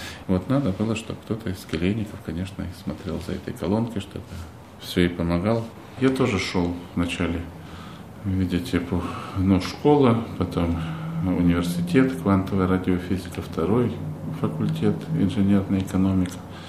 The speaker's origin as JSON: {"language": "Russian", "region": "Tbilisi", "country": "Georgia", "tie": "born or raised there", "also_born_or_lived": "Azerbaijan", "said": "Нет, так получилось, что я родился там, потом жили в Азербайджане, потом снова вернулись в Грузию, и фактически юность прошла в Тбилиси, да."}